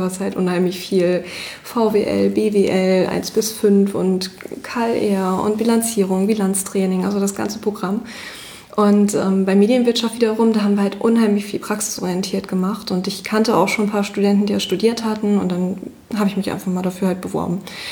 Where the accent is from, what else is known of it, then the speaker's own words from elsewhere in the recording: Recklinghausen, North Rhine-Westphalia, Germany; now in Wilhelmshaven, Germany; Ich komme eigentlich aus Recklinghausen, wohne aber in Wilhelmshaven, schon ja, eine ganze Weile auch mittlerweile.